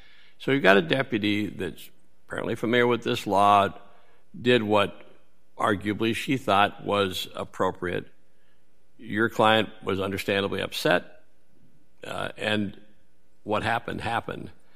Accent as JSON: {"language": "English", "town": "Pendleton", "region": "Oregon", "country": "United States", "said": "I'm from Pendleton. We have rodeos. We have cowboys."}